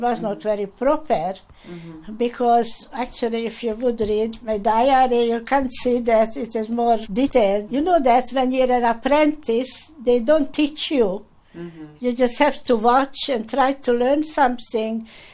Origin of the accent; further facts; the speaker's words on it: Budapest, Hungary; born there; English is a second language; I was born in Hungary, Budapest